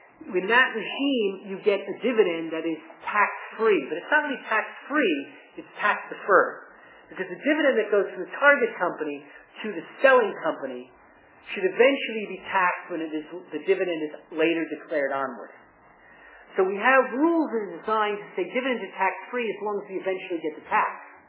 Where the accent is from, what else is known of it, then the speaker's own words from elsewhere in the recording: New York, United States; Again, I'm trying to talk a little slower, but again, as a New Yorker, it's sometimes hard for me.